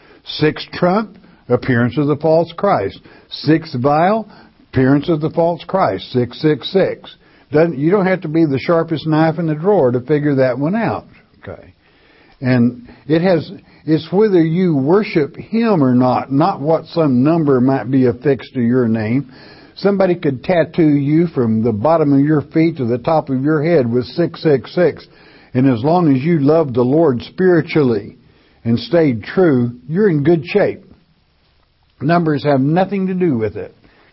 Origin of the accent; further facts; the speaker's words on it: California, United States; I'm from California.